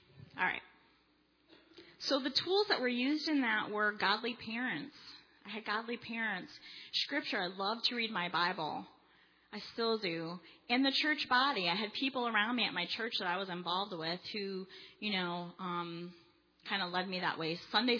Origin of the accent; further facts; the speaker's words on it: Wisconsin, United States; moved away; also born or lived in Illinois; So then 3 years later, we moved to Wisconsin. I was born in Illinois. We moved to Wisconsin in 1979. I was now 13 years old.